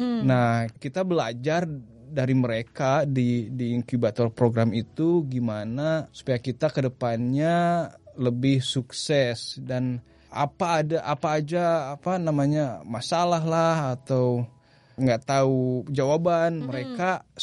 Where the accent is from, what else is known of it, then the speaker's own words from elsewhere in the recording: Bandung, West Java, Indonesia; Kalau ini Bandung, saya asal Bandung